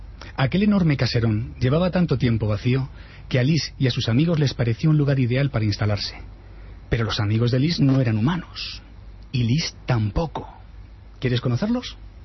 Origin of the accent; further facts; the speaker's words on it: Madrid, Community of Madrid, Spain; born there; now in Leganés, Spain; Sí, pero no en Leganés, nací en Madrid.